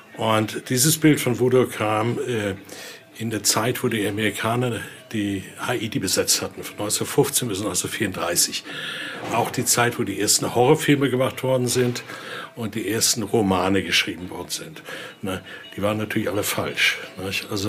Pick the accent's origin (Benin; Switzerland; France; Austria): Benin; Ich komme ursprünglich aus Benin